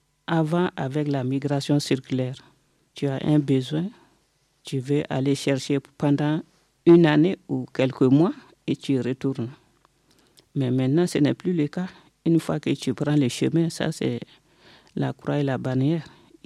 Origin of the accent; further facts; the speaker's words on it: Mali; Je suis malienne.